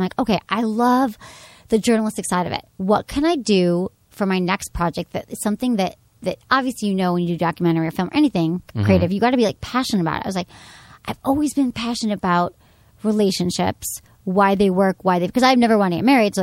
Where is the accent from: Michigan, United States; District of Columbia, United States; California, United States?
Michigan, United States; Birmingham; I am from Michigan.